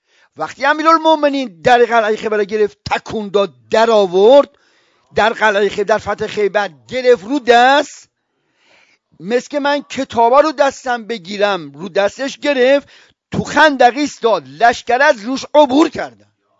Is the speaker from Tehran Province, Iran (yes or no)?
no; Isfahan, Iran; accent: Isfahani; now in Qom, Iran; من 52 سال تو قمم، نتونستم لهجه‌مو قمی کنم، نتونستم.